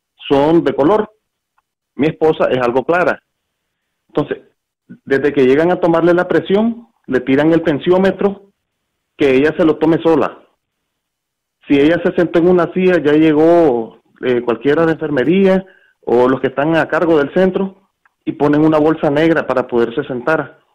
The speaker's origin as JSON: {"language": "Spanish", "country": "Nicaragua", "said": "Somos nicaragüenses."}